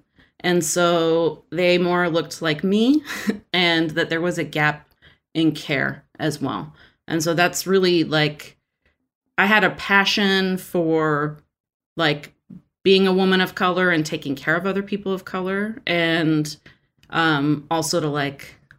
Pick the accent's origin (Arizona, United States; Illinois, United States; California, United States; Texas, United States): Texas, United States; Houston; I'm Iranian, I'm a child of immigrants. I grew up outside of Houston in an all-white community.